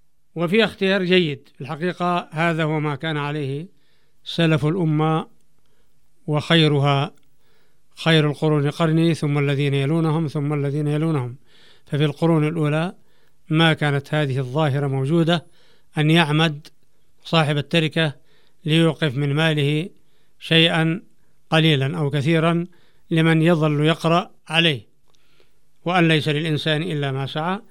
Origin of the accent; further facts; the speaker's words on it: Yemen; هذا قانون الوقف الشرعي عندنا في اليمن